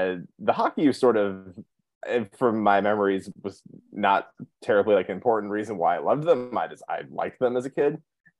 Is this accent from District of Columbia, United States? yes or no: yes; Washington, District of Columbia, United States; So I'm born and raised in Washington, D.C., which, as anybody who's lived in the D.C. area for any amount of time can tell you, is not the norm.